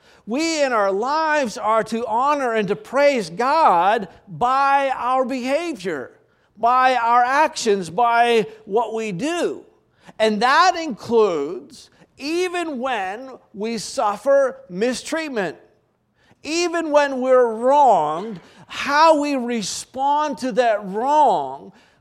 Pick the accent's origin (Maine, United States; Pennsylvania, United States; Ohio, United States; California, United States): Maine, United States; I grew up in Maine